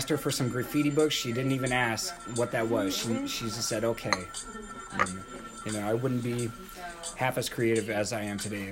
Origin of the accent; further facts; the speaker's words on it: Corvallis, Oregon, United States; born there; also born or lived in Tacoma; I was born in July 1987 in Corvallis, Oregon. So I'm originally a West Coast baby. A lot of my family are from Hawaii and Oregon, so it's nice to be back in my home area.